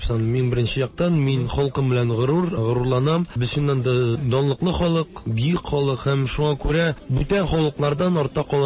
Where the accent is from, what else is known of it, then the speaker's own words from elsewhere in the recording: Kazan, Tatarstan, Russia; А өзім Қазаннан, мен Қазанда тудым